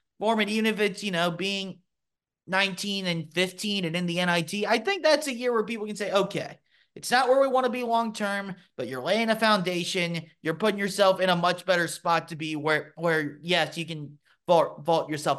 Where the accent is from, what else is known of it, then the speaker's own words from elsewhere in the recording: Louisville, Kentucky, United States; I grew up in Louisville. I went to all the games.